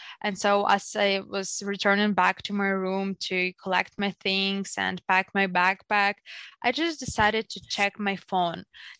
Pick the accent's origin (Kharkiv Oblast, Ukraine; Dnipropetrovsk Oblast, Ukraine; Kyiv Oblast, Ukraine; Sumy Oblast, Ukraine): Kyiv Oblast, Ukraine; Irpin; English is a second language; also born or lived in Pryluky; I was born in Chernihiv region, in a small town called Priluki. And I lived there till 6 years old. And then I moved to Kyiv, where I lived for like around a year. Then with my family, we moved to Irpin, which is a suburb city